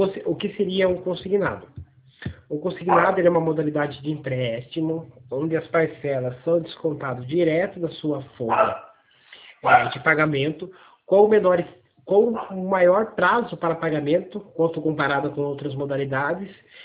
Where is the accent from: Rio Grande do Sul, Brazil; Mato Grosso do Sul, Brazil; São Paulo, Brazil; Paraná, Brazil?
São Paulo, Brazil; Eu sou do estado de São Paulo, tá? Daí hoje a gente está prestando serviço pro pessoal de Curitiba, que é o seu caso, né? Só que eu moro pertinho aqui da divisa, tá? Até que, não sei se você percebeu, o nosso sotaque é quase o mesmo.